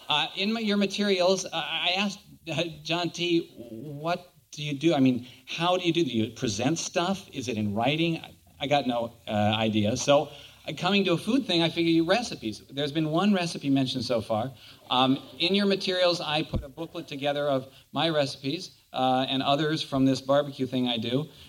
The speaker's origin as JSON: {"language": "English", "town": "Seattle", "region": "Washington", "country": "United States", "said": "I come from Seattle. It is not known for barbecue."}